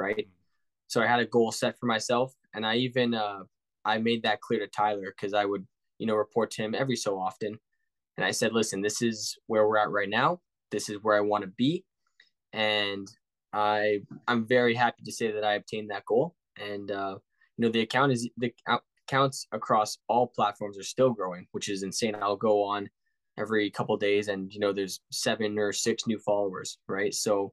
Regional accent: Calgary, Alberta, Canada; I'm from Calgary, so I've heard all about it being in that sports community.

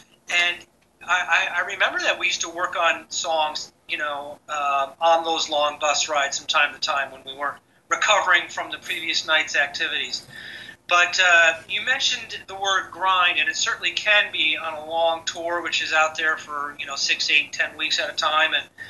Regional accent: Buffalo, New York, United States; I'm actually from the Buffalo, New York area, and some of my early exposure to hard rock was through Chum FM, which came out of Toronto

